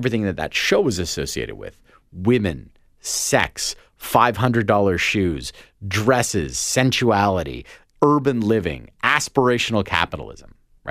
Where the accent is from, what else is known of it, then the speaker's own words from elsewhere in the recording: Canada; I, even as a Canadian, remember it.